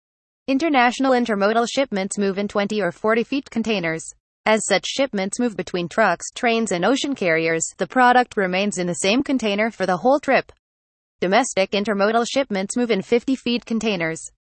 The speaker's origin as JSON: {"language": "English", "region": "Pennsylvania", "country": "United States", "said": "from Pennsylvania and USA."}